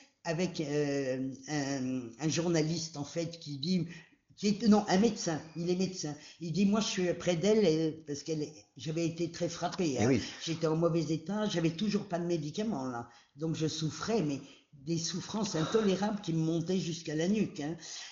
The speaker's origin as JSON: {"language": "French", "country": "France", "said": "En France, à Paris, je suis une Française, j'ai un passeport"}